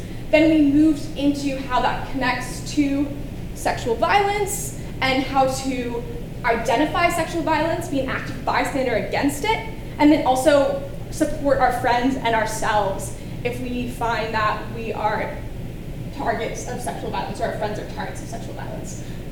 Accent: Santa Monica, California, United States; I'm from Los Angeles, particularly Santa Monica

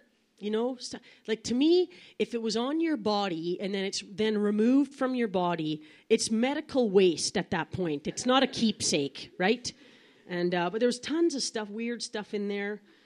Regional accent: Yukon, Canada; So I guess all you have to know is I come from the Yukon. Do you know where that is? It's close to Alaska. It's a country. It's Canada.

